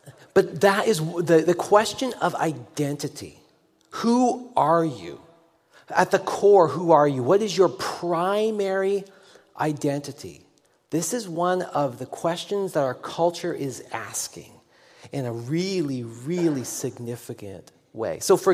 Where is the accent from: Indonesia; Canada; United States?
Canada; born there; Now, I was born in Canada, the son of a U.S. citizen and a U.K. citizen who met at the University of Washington and then settled in British Columbia. So, I am a citizen of two nations.